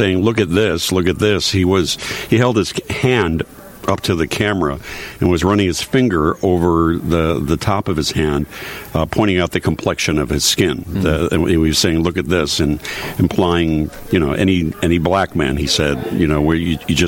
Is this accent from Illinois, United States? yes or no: yes; Chicago, Illinois, United States; I grew up in Chicago. And anyone who grew up in Chicago grew up listening to you